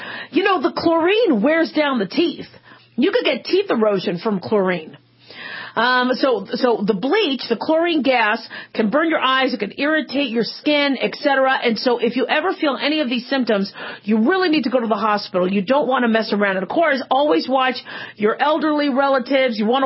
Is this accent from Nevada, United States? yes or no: yes; Las Vegas, Nevada, United States; I'm from Las Vegas, I live out here